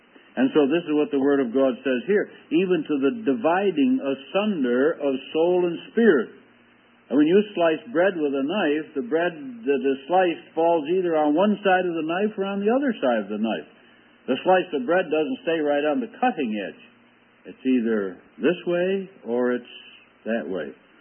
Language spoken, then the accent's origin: English; New York, United States; The fellow, young fellow across the street from where I grew up near Buffalo